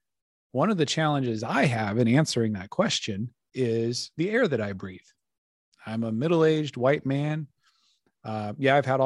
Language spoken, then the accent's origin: English; Colorado, United States; now in Maryland, United States; And it's a totally different kind of air than I grew up with in Colorado, which is dry, high desert. Now that I'm in Maryland, when I go back to Colorado